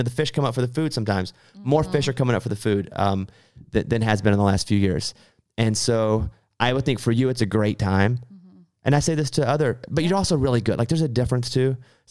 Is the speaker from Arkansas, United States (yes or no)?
yes; Arkansas, United States; I grew up in Arkansas. We didn't go to Los Angeles.